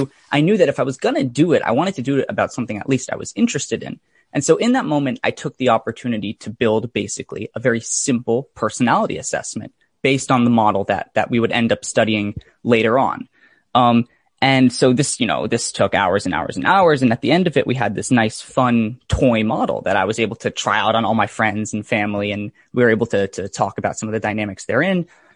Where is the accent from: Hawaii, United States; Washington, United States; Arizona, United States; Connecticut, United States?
Connecticut, United States; I grew up in Fairfield County in Connecticut, and I've actually lived there my whole life.